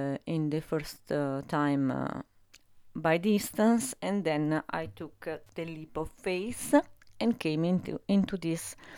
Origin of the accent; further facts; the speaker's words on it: Italy; English is a second language; moved away as an adult; now in France; I'm originally from Italy, from the Adriatic coast, on the seaside.